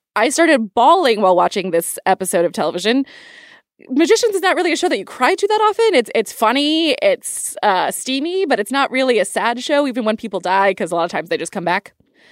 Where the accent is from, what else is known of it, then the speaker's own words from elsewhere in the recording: Philadelphia, Pennsylvania, United States; I'm from Philly. You can fight me. I'd be happy to fight. I'm from Philly.